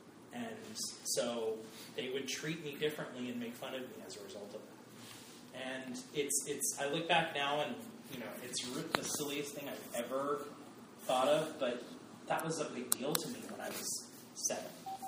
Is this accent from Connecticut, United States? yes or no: no; Laguna Niguel, California, United States; Now, I grew up in Laguna Niguel, California, not a poor city.